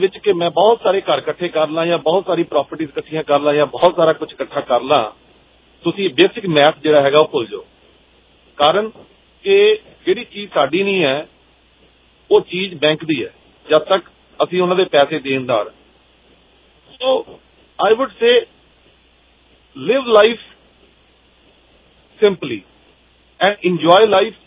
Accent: Punjab, India; ਸਾਡਾ ਪਿਛੋਕੜ ਜਿਹੜਾ ਹੈਗਾ ਬੈਕਗਰਾਉਂਡ ਜਿਹੜੀ ਸਾਡੀ ਹੈਗੀ ਹੈ ਕਿਸਾਨੀ ਦੀ ਜਾਂ ਫਿਰ ਅਸੀਂ ਪੰਜਾਬ ਇੰਡੀਆ ਤੋਂ ਬਿਲੋਂਗ ਕਰ ਰਹੇ ਹੈਗੇ ਹਾਂ

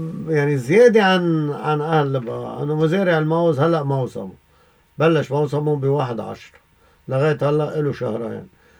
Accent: Lebanon

